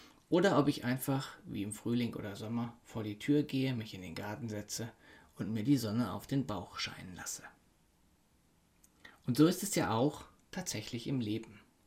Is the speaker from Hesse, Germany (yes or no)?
no; North Rhine-Westphalia, Germany; now in Cologne, Germany; Im Sauerland, wo ich herkomme, sagt man dazu, es ist so richtig uselig.